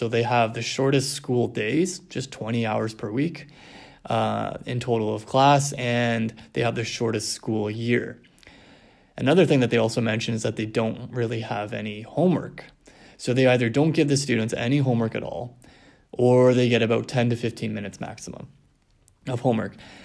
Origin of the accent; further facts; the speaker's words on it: Canada; me, myself growing up in Canada, a lot of our tests were all very multiple choice based.